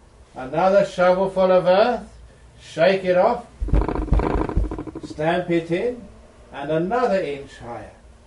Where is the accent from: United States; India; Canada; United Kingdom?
United Kingdom; England; born there; Because I was born in England.